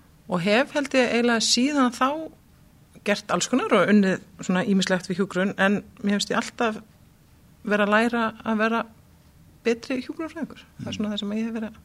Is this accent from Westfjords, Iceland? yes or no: yes; Ísafjörður, Westfjords, Iceland; moved away as an adult; Ég frá Ísafirði, bjóð þar þá til ég var 18 ára og svona tel mér náttúrulega verð Ísfirðingur held ég alltaf þó ég hafi núna búið í 20 ári í Reykjavík.